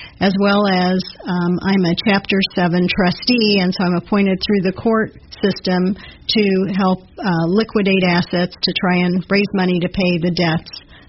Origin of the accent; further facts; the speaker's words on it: Kansas City, Missouri, United States; Well, born and raised in Kansas City, went away to college, but came back to law school at UMKC Law School